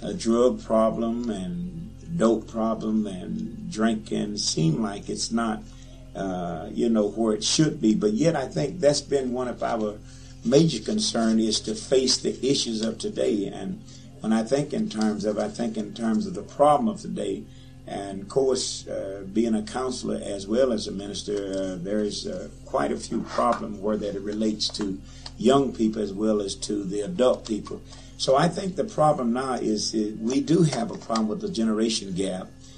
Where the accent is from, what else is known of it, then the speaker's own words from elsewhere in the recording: Mississippi, United States; also born or lived in Florida; But, however, I was born in Florida. But at an early age, we moved back to Mississippi.